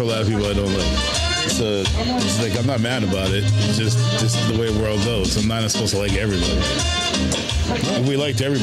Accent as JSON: {"language": "English", "town": "Winnipeg", "region": "Manitoba", "country": "Canada", "tie": "born or raised there", "said": "Like, I grew up in Winnipeg, right?"}